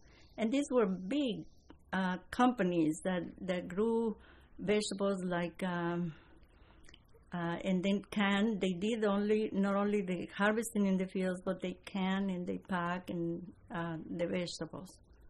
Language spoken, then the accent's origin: English; Mexico; the fact that I was Mexican, that I came from Mexico